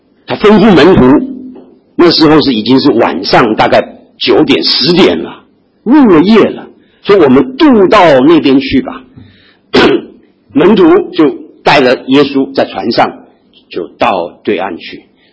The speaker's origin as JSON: {"language": "Chinese", "country": "China", "said": "可能我们中国人会这样讲，我们"}